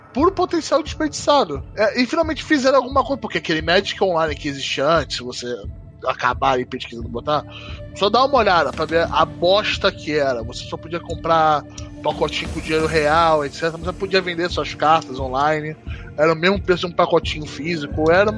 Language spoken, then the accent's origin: Portuguese; Rio de Janeiro, Brazil; É, se alguém não notou ainda pelo meu sotaque, né? Eu sou do Rio.